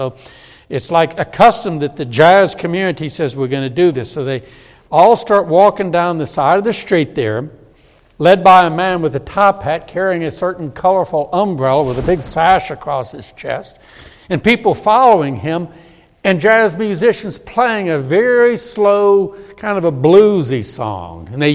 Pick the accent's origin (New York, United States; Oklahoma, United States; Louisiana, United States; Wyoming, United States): Louisiana, United States; New Orleans; I'm from New Orleans. I have seen the old-fashioned jazz funeral processions.